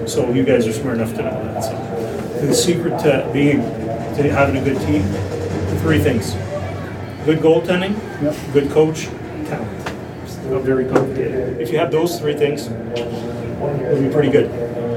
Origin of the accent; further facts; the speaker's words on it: Ottawa, Ontario, Canada; I'm from Ottawa. I'm going to live here my whole life.